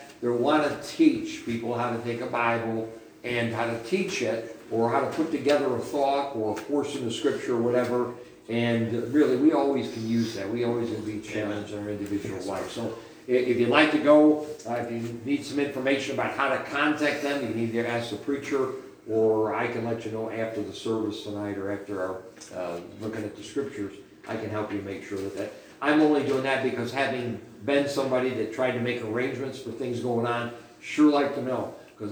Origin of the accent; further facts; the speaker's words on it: Marion, New York, United States; now in Palmyra, United States; We came back to our hometown, Palmyra. Actually, Marion's my hometown. We started the church in Palmyra back in 1980